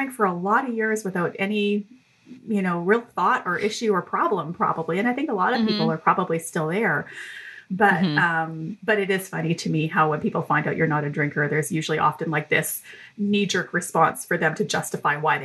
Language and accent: English; Canada; And I'm Canadian. And so like, listen, drinking beer in the bush is pretty much how we enter our teen years